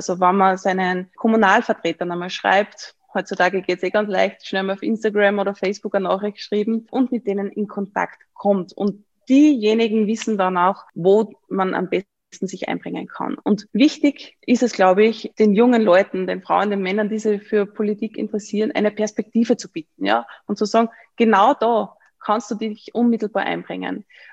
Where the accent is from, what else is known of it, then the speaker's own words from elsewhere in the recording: Upper Austria, Austria; now in Vienna, Austria; Ich sitze aktuell im Büro in Wien. Also ich habe gesagt, ich bin aus Oberösterreich.